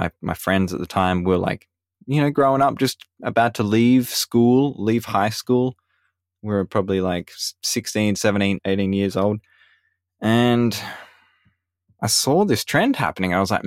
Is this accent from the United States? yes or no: no; Australia; So I'm calling in from Australia, and I grew up in a small town in Australia.